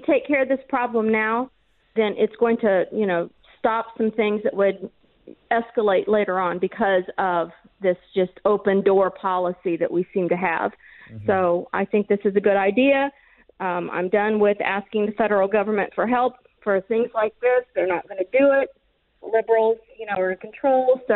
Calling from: Shawnee, Kansas, United States

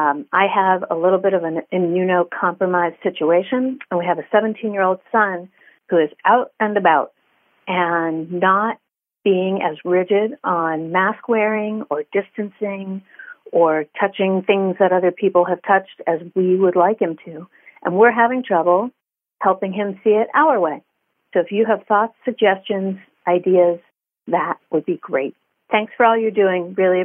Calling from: Palo Alto, California, United States; I'm calling from Palo Alto, and here's the situation.

